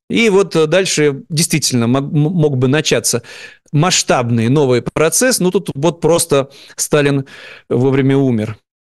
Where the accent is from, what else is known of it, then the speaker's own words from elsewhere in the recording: Saint Petersburg, Russia; так как мы петербуржцы